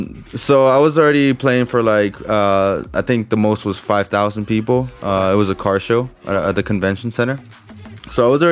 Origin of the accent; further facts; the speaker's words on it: El Paso, Texas, United States; also born or lived in Mexico City, Mexico; I was born in Mexico City, moved to El Paso, Texas when I was about 12 years old.